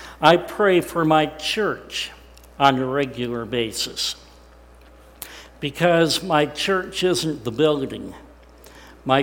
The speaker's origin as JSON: {"language": "English", "country": "United States", "said": "I didn't choose to be an American. I didn't earn being an American. I was simply born here, and I get all the blessings of being an American."}